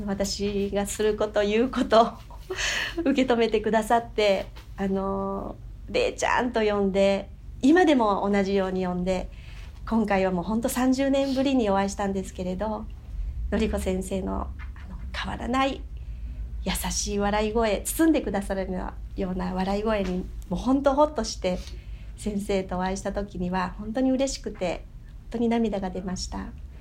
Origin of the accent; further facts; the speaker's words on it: Bizen, Okayama, Japan; 1966年に岡山で生まれました。私は岡山の備前市というところで生まれ育ったんですけれど、はい、岡山のきびだんごのところなんですけれど、